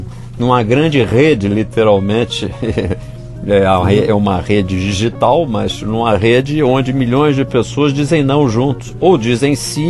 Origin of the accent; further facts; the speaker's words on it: Brazil; nesse ponto faço uma meia culpa como brasileiro, nós gastamos tempo demais conversando bobagem.